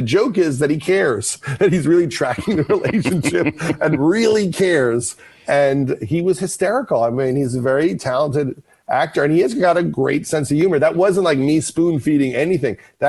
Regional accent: Long Island, New York, United States; I'm from Long Island. I could relate.

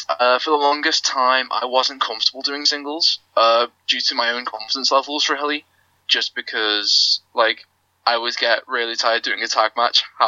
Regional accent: Anfield, North West England, United Kingdom; So next Thursday, which is the 24th, I am slated to appear at Wrestling Sports in my hometown of Anfield.

